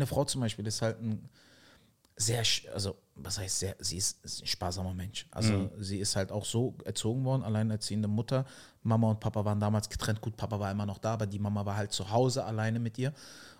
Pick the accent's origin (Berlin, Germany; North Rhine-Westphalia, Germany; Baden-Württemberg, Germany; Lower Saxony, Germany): Berlin, Germany; Und ich bin halt in der zweiten Generation geboren, aber hier geboren, aufgewachsen. Und meine Eltern, also wir sind halt im Wedding groß geworden, wir haben zu fünft in 59 Quadratmetern gewohnt.